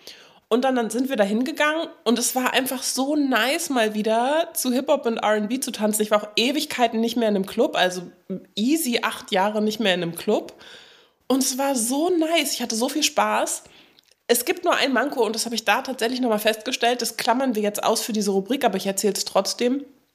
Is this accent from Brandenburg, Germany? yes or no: no; Berlin, Germany; ich bin ja in Berlin groß geworden